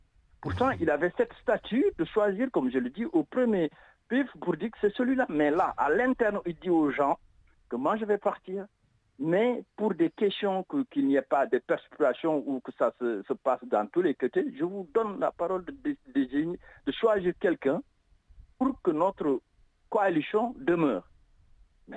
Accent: Senegal; on a la chance en tant que Sénégalais

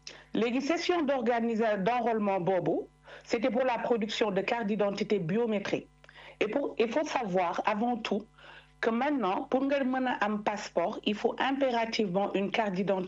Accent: Toulon, Provence-Alpes-Côte d'Azur, France; Je suis de Toulon, dans le Var.

